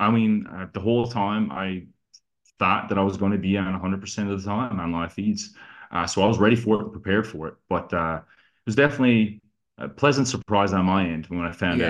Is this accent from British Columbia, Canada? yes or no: no; Newfoundland and Labrador, Canada; Like, I love being a Newfoundlander. I'm very proud to be where I'm from. And I think that my heritage and being part of the fishery just keeps me close to home.